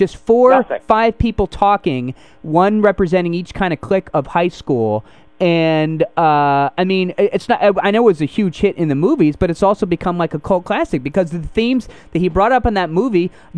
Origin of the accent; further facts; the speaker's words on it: New Jersey, United States; I mean, me, I grew up in New Jersey. I had never been to Chicago before.